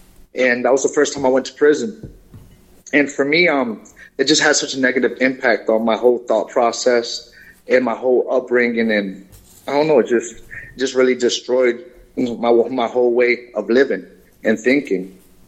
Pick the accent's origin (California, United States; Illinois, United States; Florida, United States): Florida, United States; For me, it started when I was about 15 years old. Just the environment I grew up in Florida.